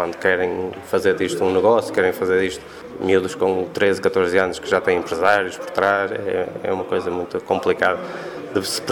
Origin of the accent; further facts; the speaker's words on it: Braga, Portugal; Joguei futebol na minha infância, sim, em Braga.